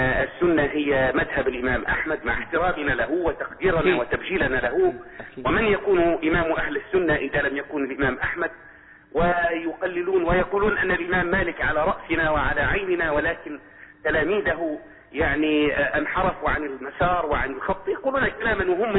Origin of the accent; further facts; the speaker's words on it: Libya; ومستفز لنا احنا كليبيين، ليس تعصبا للشخصية الليبية